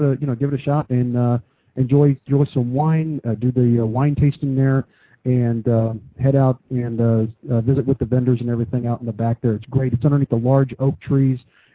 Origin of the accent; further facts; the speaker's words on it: Texas, United States; born there; Well, I was born in Texas, but I'm Italian.